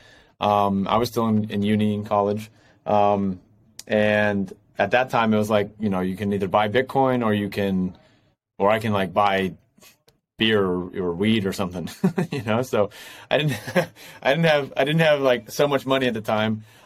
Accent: United States; also born or lived in Madrid, Spain; now in Hong Kong; So I'm from the States originally. I've been in Asia. I'm based in Hong Kong currently. Been in Asia for about 7-8 years now.

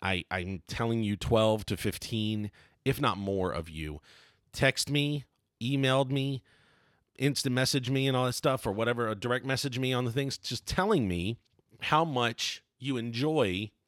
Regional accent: Baltimore, Maryland, United States; I swear I'm from Baltimore.

